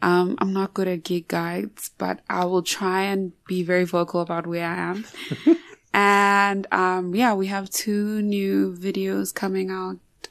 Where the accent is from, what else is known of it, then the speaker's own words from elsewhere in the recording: Durban, KwaZulu-Natal, South Africa; I love to go home. I'm from Durban.